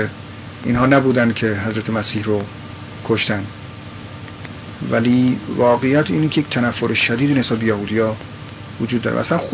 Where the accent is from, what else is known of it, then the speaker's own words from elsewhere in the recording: Iran; گفت اهل کجا هستی؟ گفتم ایران.